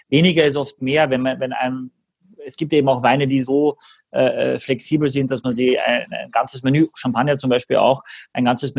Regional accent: Austria; moved away as an adult; now in Hamburg, Germany; als Österreicher in Hamburg leben seit über 20 Jahren

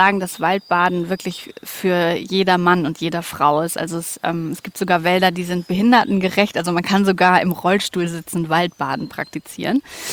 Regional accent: Hamburg, Germany; hallo. Ich bin auch Hamburgerin

